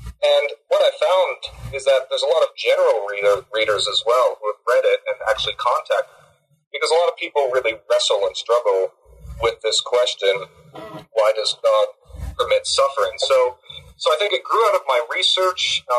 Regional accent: Barrie, Ontario, Canada; because I'm Canadian from Barrie, Ontario.

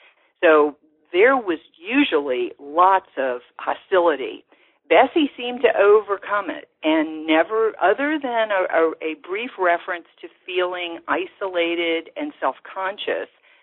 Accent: New Orleans, Louisiana, United States; as I knew them growing up in New Orleans.

